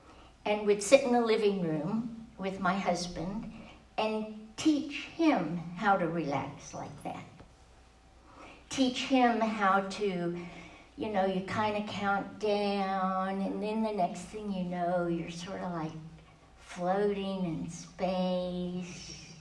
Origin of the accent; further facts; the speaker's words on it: San Antonio, Texas, United States; And I grew up in San Antonio, which is South Texas.